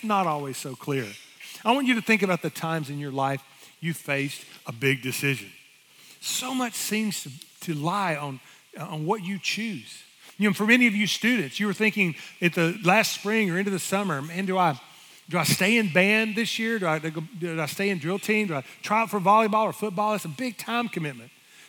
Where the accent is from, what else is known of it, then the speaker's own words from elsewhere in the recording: Orange, United States; I didn't know back then that I would grow to love this community even more than my hometown of Orange.